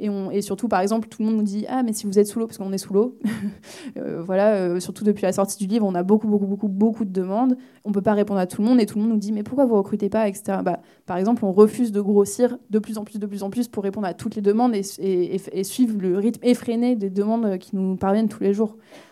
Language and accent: French; Paris, Île-de-France, France; now in Marseille, France; Je viens de Paris, par contre.